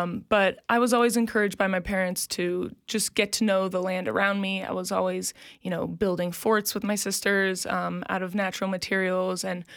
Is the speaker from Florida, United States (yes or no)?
yes; Cocoa Beach, Florida, United States; also born or lived in Orlando / Miami / Gainesville; Yeah, I'm from many different places in Florida, but primarily I would say Cocoa Beach, because that's where I spent the most time. But I've lived in, you know, Orlando and Miami and Gainesville.